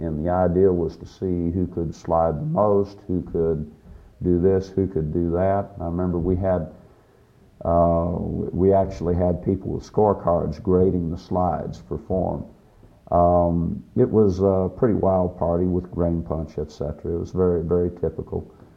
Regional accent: Dallas, Texas, United States; Really, I was from Dallas, there were five or six guys from my home high school, and I think we had 12 or 13 total from Dallas in that year.

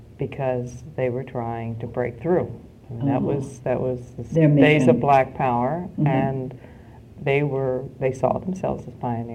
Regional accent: Annapolis, Maryland, United States; I grew up in Annapolis.

